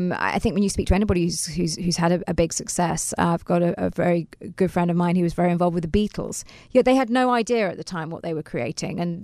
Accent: London, United Kingdom; I grew up in London.

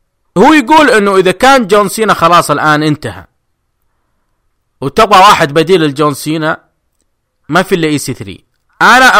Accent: Jeddah, Makkah Province, Saudi Arabia; وشفناه عندنا في جدة وفرحنا فيه

